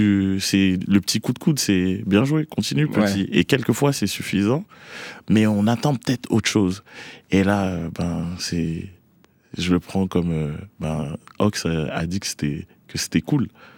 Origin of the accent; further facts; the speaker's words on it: Boulogne-Billancourt, Île-de-France, France; Je viens de Boulogne-Billancourt, une très très belle pépinière du rap